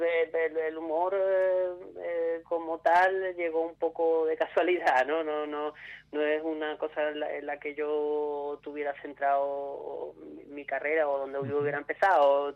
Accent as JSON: {"language": "Spanish", "town": "Malaga", "region": "Andalusia", "country": "Spain", "tie": "born or raised there", "also_born_or_lived": "Las Palmas de Gran Canaria", "said": "Sí, soy de ahí, soy canario, nací allí, pero vamos, me siento malagueño porque sí, ¿no? Mi familia es de Málaga, de Pizarra"}